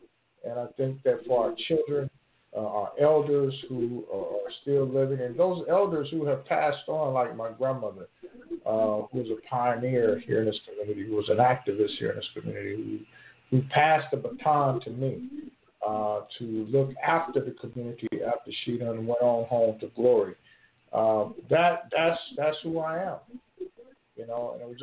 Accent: Fresno, California, United States; growing up in West Fresno, in the Walnut Gardens area, I never would have thought as a young man, a child, running around with, you know, snotty nose, nappy head

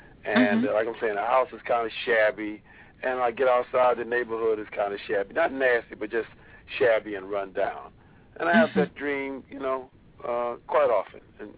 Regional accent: Brooklyn, New York, United States; now in Boston, United States; Yes, I'm a transplant from Brooklyn, and I have a dream that I'm back in the old neighborhood, back in old Bed-Stuy

